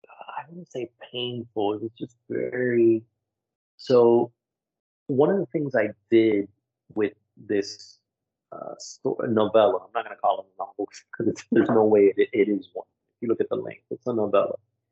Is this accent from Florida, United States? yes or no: yes; Miami, Florida, United States; And that's what, growing up in Miami, a place like Miami, that's very much ingrained in me. I can, you know, I speak with my parents and I just switch it because there's, you know, I'm proficient in Spanish.